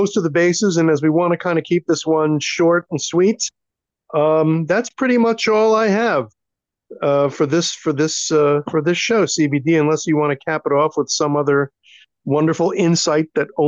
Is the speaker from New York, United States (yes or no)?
yes; Brooklyn, New York, United States; And even growing up in Brooklyn as I did